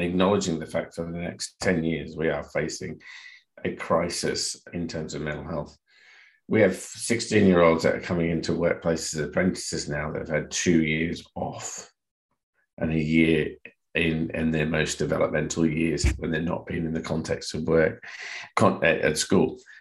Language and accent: English; Australia; moved away; as an Australian, it's really difficult over here not to feel gluttony when Australia rips apart the English cricket.